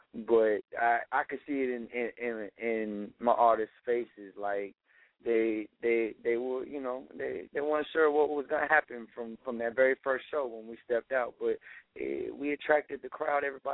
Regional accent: New York, United States; Like, I mean, me, I'm originally from New York. My family's from New York

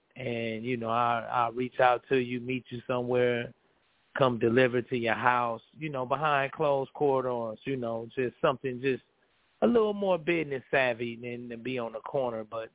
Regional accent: Flint, Michigan, United States; also born or lived in Detroit; now in Indiana, United States; I'm from Flint, Michigan. I'm from the D. I lived in the D, too. And the way we came up, you know, hustling.

